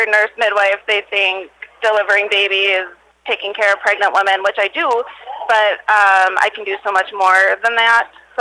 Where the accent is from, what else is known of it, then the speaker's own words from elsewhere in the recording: Moorhead, United States; now in Hancock, United States; I'm from Moorhead. I moved 6 years ago, so I live in Hancock now.